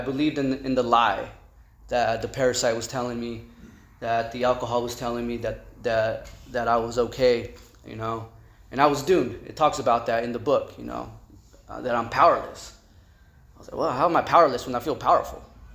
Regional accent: Santa Maria, California, United States; I'm originally from Santa Maria. I grew up in the projects.

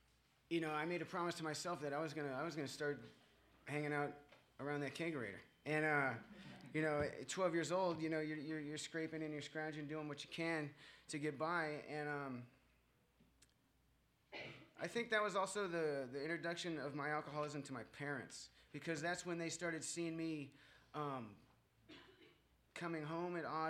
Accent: Goleta, California, United States; So, about me. I come from Goleta.

